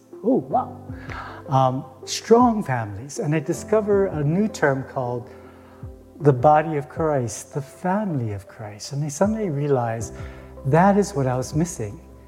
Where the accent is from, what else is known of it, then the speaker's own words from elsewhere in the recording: Hawaii, United States; I grew up Catholic in Hawaii, surrounded by what can only be described as paganism, multiple gods.